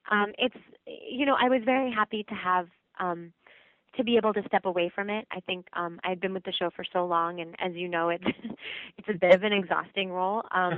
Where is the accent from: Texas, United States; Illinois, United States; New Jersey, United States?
New Jersey, United States; I grew up near the Jersey Shore